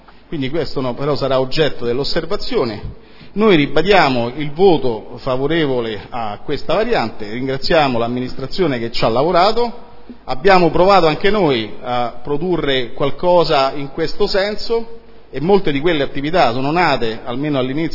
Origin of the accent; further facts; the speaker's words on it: Sardinia, Italy; Sono sardo, quindi ogni tanto qualcosa mi passa e qualcosa esce fuori.